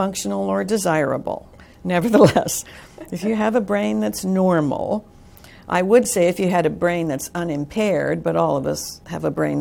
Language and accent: English; Canada; When I was a girl growing up in Canada and ice skating, I had bells on my ice skates.